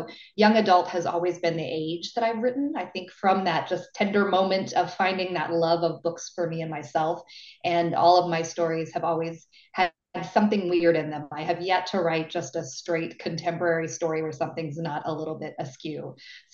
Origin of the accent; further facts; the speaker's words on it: Texas, United States; a border town in Texas, very similar to where I grew up in Texas.